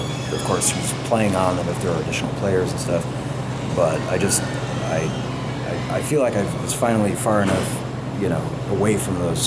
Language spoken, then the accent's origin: English; Madison, Wisconsin, United States; I grew up in Madison, Wisconsin. That's where I was born, and hung out on State Street and met a lot of people